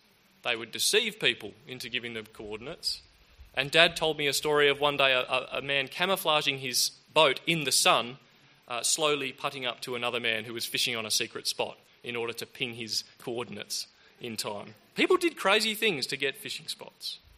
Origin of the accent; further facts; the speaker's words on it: Pacific Northwest, United States; Growing up in the Northwest meant fishing was a big part of life